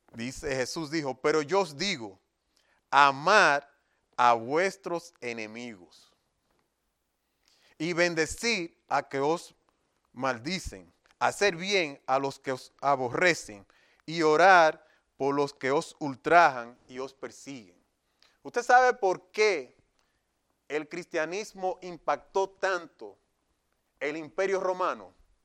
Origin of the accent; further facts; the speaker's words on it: Brooklyn, New York, United States; Yo me crié en Nueva York, en Brooklyn.